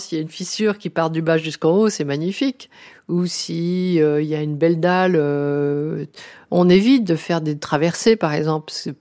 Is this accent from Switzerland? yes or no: no; Fontainebleau, Île-de-France, France; quand j'étais gamine à Fontainebleau